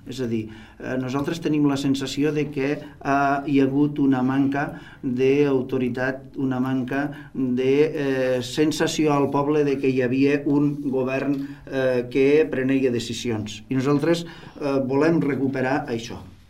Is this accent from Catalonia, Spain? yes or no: yes; Falset, Catalonia, Spain; no hem de tindre vergonya de dir que som de Falset. No hem d'anar dient que som del Priorat, som de Falset i per tant som del Priorat.